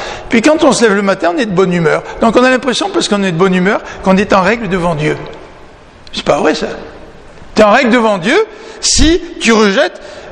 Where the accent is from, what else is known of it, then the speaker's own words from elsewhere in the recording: France; Comme quand moi, je suis venu de la France, puis j'avais certaines habitudes, tu sais, des bonnes habitudes, des habitudes françaises, tu sais. Mais quand tu arrives ici, c'est pas pareil